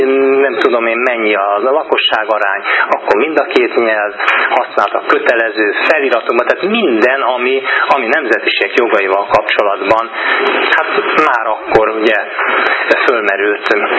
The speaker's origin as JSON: {"language": "Hungarian", "country": "Hungary", "said": "Az, hogy mi itt élünk, magyarok vagyunk"}